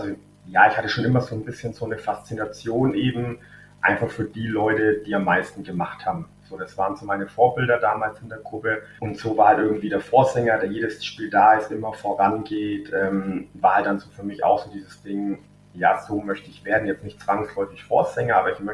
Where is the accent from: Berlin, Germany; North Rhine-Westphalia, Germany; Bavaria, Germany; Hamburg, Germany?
Bavaria, Germany; Fürth; ich bin eben im Laubenweg auch aufgewachsen, also in unmittelbarer Nähe zum Stadion. Mein Papa ist ebenso gebürtiger Fürther